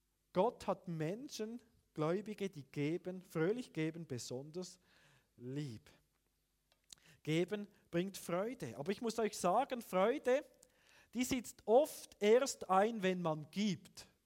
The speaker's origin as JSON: {"language": "German", "country": "Switzerland", "said": "Und ich muss sagen, mich als Schweizer beschämt ein solcher Vers."}